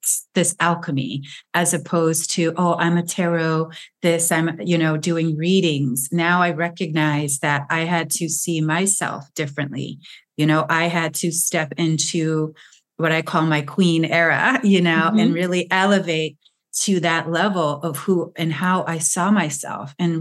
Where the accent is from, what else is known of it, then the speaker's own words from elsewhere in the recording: Chicago, Illinois, United States; and he's from my hometown of Chicago.